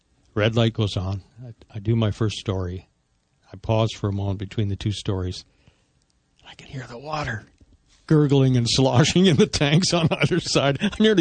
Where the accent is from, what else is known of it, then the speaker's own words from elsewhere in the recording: Calgary, Alberta, Canada; born there; I mean, I was born in Calgary. A little stubble jumper from the Canadian prairies introduced in a nightclub in Manchester, England.